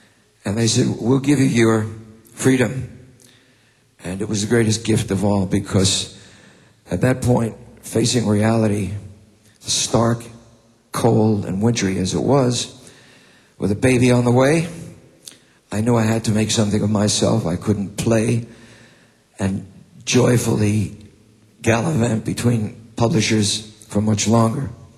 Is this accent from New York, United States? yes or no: yes; Brooklyn, New York, United States; I'm a kid from Brooklyn, New York. I never thought I'd get out of Brooklyn. I'm very provincial. I didn't get out of Brooklyn until I went to see a Broadway show when I was 16 years old.